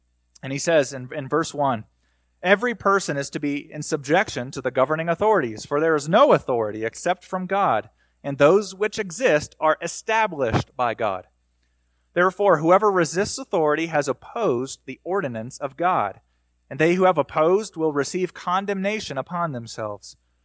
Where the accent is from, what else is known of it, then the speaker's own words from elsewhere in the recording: Ohio, United States; I grew up in, and I was born in Ohio.